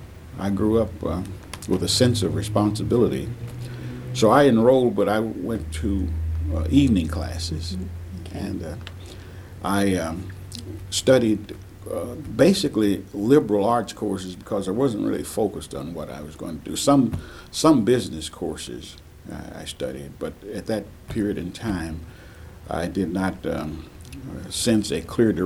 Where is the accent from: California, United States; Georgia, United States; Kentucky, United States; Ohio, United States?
Kentucky, United States; Paducah; Yes, I grew up in Paducah. Okay. Attended school in Paducah. Graduated from high school.